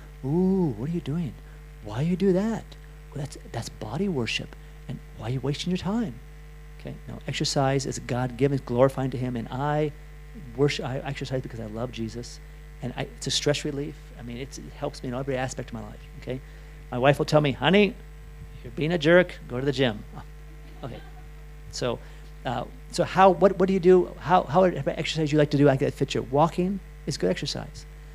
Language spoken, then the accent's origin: English; Spain; since I'm from Spain, you can sort of forgive me.